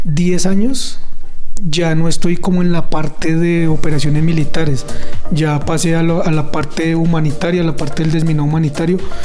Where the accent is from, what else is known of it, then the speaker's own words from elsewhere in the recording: Bogotá, Bogotá D.C., Colombia; yo soy de la ciudad de Bogotá, tengo 42 años